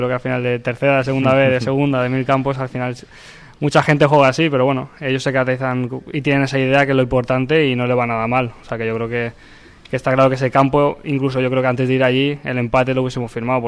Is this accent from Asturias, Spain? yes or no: no; Valencia, Valencian Community, Spain; somos de aquí de Valencia